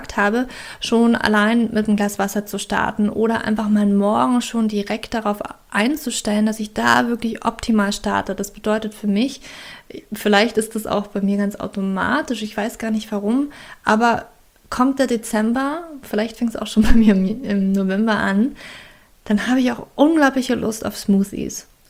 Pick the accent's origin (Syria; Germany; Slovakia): Germany; ich komme aus Deutschland